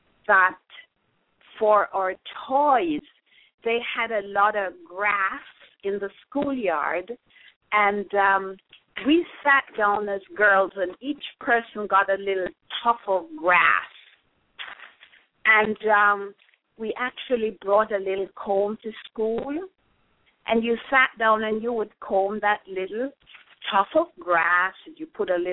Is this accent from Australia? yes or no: no; Guys Hill, Jamaica; also born or lived in Kingston; I was born in Kingston and going to little baby school, kindergarten school. My first elementary school, however, was Guys Hill Elementary because my family moved away to Guys Hill.